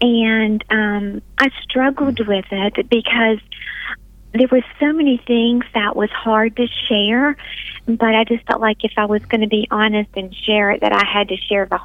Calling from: North Carolina, United States; We are right outside of Charlotte, North Carolina.

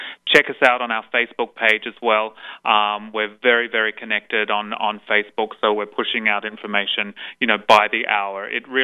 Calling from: Toronto, Ontario, Canada; I am calling in from Toronto today, yes.

